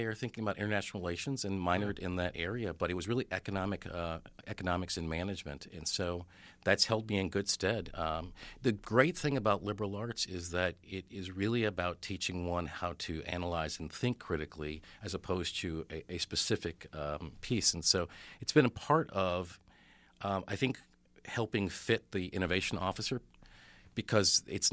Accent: Tennessee, United States; I think for me, you know, growing up in Tennessee, which is a wonderful place

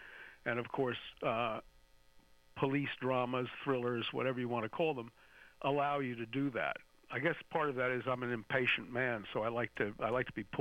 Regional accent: New York City, New York, United States; There were sort of three precepts when you were growing up in New York in those times.

